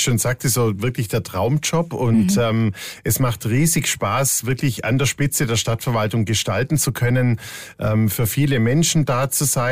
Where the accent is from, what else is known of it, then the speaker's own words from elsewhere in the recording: Ludwigsburg, Baden-Württemberg, Germany; ich bin in Stuttgart geboren, in Ludwigsburg aufgewachsen und hatte immer eine ganz enge Bindung zur Stadt, auch über die Stationen in Konstanz, Kempten und München.